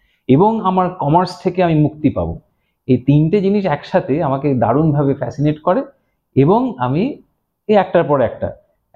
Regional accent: Kolkata, West Bengal, India; মানে সাউথ ক্যালকাটার কথা বলছি, এরকম জায়গায় বড় হয়েছি।

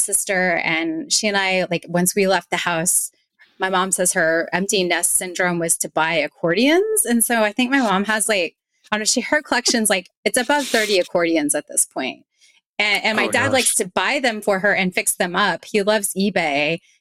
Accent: Fayetteville, Arkansas, United States; also born or lived in New York; I grew up in Fayetteville, Arkansas, and at some point I did move to New York

